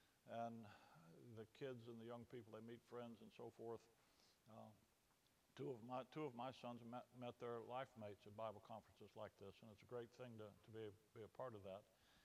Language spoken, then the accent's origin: English; Alabama, United States; now in Illinois, United States; It is hard to believe it's been all these many years since we moved to Illinois from Alabama.